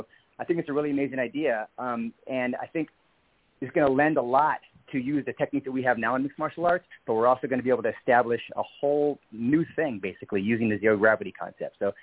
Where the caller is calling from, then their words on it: Los Angeles, California, United States; from Los Angeles, California.